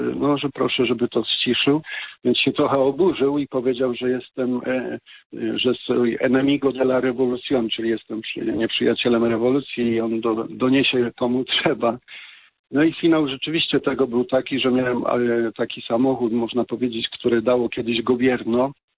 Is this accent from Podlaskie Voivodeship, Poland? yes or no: no; Września, Greater Poland Voivodeship, Poland; ja pochodzę z września